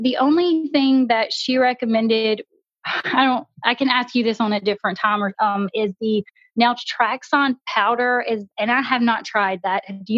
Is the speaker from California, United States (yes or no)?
no; Louisiana, United States; but I'm from North Louisiana and people assume like I live in the bayou, but I don't. I'm like up at the top of the boot